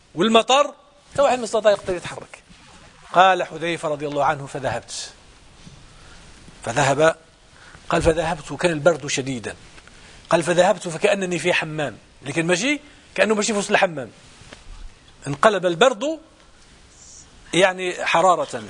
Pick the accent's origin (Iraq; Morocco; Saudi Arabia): Morocco; Tangier, Tanger-Tetouan-Al Hoceima; رأيت مرة بأم عيني خيمة عظيمة ضربت أمام إحدى المساجد عندنا في المغرب